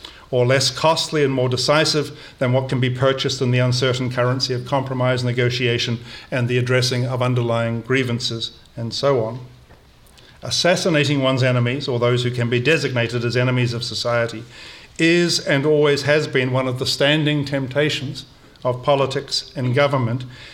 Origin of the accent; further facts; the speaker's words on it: New Zealand; I'm a New Zealander, I'm from British stock.